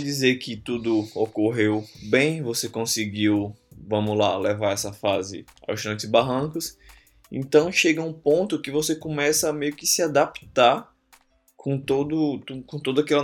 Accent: Natal, Rio Grande do Norte, Brazil; eu sou de Natal, Rio Grande do Norte, você pode perceber pelo meu sotaque. Sou da Cidade do Sol

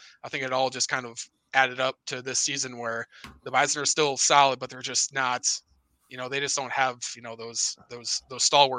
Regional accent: Minnesota, United States; also born or lived in North Dakota; I grew up in Minnesota and spent 4 or 5 years in North Dakota

